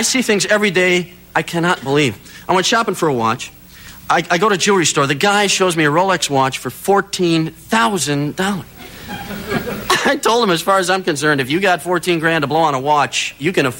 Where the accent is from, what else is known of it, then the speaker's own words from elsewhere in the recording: Wisconsin, United States; now in California, United States; I am originally from Wisconsin. A couple other escapees here tonight. That's right. I've been out here 4 years in California.